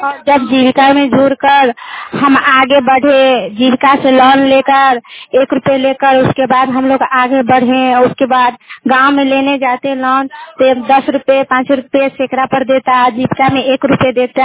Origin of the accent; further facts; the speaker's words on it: Madhopur, India; मैं माधोपुर गाँव की रहने वाली हूँ